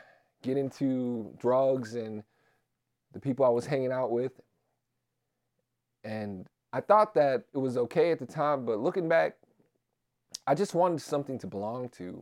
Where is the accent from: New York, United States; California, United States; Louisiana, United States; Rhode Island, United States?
Louisiana, United States; And, like, on top of that, like, I grew up in Louisiana. And, like, you know... Asian motherfuckers don't get played down there.